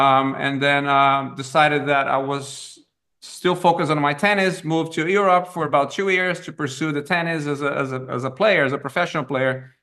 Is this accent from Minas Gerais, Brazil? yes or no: yes; Minas Gerais, Brazil; English is a second language; Born and raised in Brazil. Born and raised in Brazil, yes.